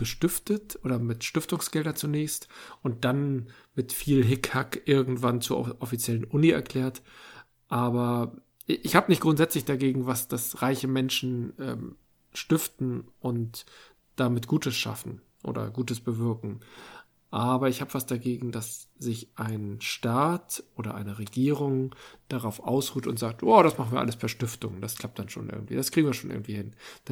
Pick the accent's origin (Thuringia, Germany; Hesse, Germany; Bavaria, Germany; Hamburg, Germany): Hamburg, Germany; Moorwerder; ich komme von der Moorwerder. Nee, ich komme aus der Moorwerder.